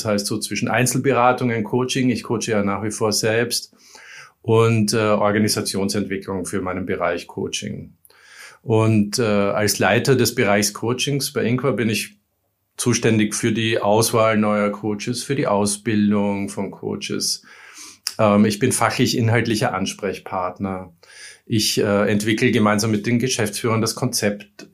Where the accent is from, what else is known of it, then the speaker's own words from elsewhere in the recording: Vienna, Austria; now in Berlin, Germany; ich bin Wiener, der vor 12 Jahren seinen Weg nach Berlin gefunden hat.